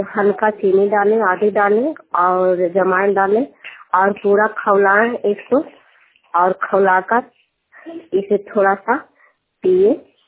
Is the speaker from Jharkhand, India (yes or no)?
no; Kadirpur, Bihar, India; मैं कादिरपुर के रहने वाली हूँ। प्रखंड कांगड़ चराय पंचायत नारायणपुर है। नालंदा जिला के रहने वाली हूँ।